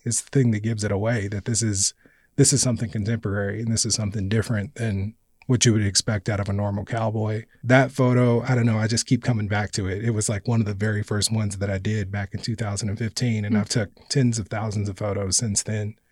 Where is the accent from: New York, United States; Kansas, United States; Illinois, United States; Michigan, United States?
Kansas, United States; Yeah, I grew up in Kansas, so we would go to the American Royal. I remember it very well as a kid going there, but we never went to black rodeos.